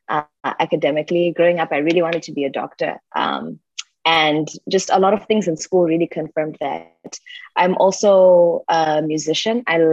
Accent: Harare, Zimbabwe; also born or lived in Bulawayo; I was born and raised in Zimbabwe. So I was born in Bulawayo. Both of my parents are Ndebele speaking. My mom also grew up speaking Shona, and then they moved to Harare at some point. So Harare is really the place I call home.

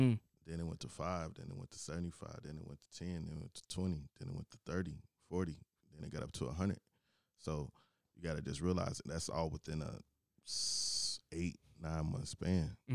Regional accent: Chicago, Illinois, United States; born there; I was born in Chicago, so I was in the kitchen in Chicago, and I just loved music.

